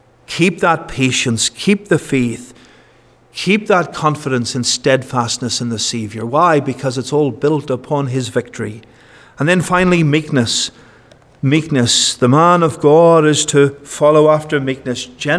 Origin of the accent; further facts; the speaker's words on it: United Kingdom; If I look back, I'm from the United Kingdom